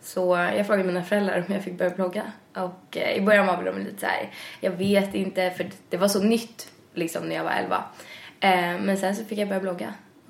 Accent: Stockholm, Stockholm County, Sweden; nej, men jag är uppväxt i Midsommarkransen fram tills jag var typ 8. Och så flyttade vi till Årstadal som ligger vid Liljeholmen.

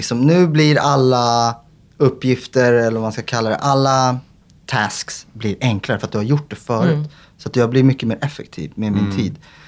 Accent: Sweden; för att jag är svensk

